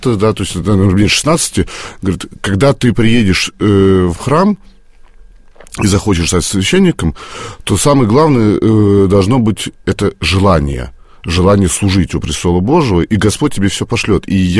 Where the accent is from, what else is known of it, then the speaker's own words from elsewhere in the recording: Moscow, Russia; для меня, как коренного москвича, и приезд в Иваново был такой, ну, мягко сказать, шоком. Это был 2001 год, по-моему, да, 2001 год.